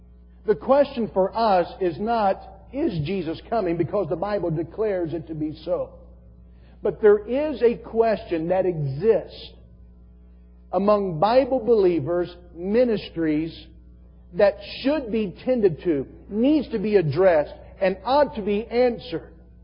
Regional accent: Southern United States, United States; Again, I grew up in the South. I am a Southerner because I grew up there. I was born there.

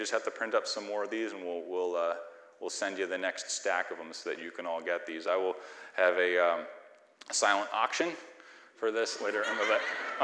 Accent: Connecticut, United States; But I come from Connecticut, the frozen northeast of the country, and it's stereotypically very, very cold and isolated.

